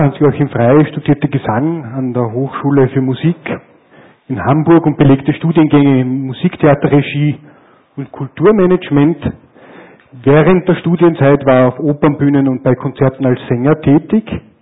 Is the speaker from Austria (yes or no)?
yes; Upper Austria, Austria; aber ich will mir jetzt sozusagen als Oberösterreicher nicht zu viel einbilden